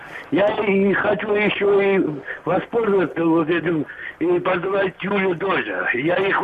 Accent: Moscow, Russia; Я из Москвы.

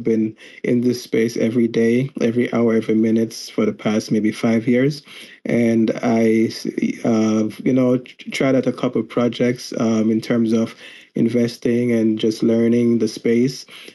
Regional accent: Jamaica; now in United States; I'm Jamaican born and raised. I've been in the United States close to 20 years now.

